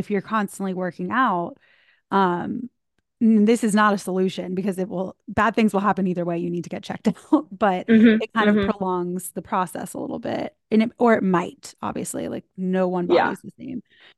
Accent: the South, United States; I'm from the South, and being skinny was equated to being happy and being beautiful

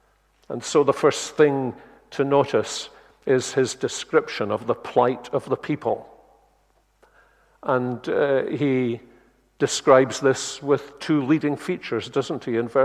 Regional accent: Glasgow, Scotland, United Kingdom; I'm a Glaswegian, so I knew nothing about darkness until we went to live on the island of Unst, the most northerly island in the United Kingdom.

